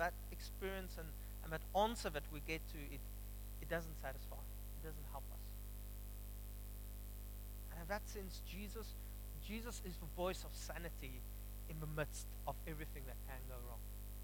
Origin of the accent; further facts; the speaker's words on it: Upington, Northern Cape, South Africa; Okay, I'm from Upington. Don't judge me.